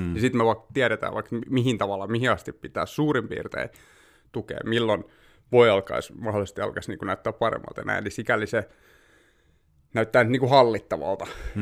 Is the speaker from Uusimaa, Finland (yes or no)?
yes; Helsinki, Uusimaa, Finland; born there; also born or lived in Vantaa; Kyllä, Itä-Vantaalta. Se on semmoinen puolikas henkinen koti edelleen, mutta mä oon syntynyt Helsingissä.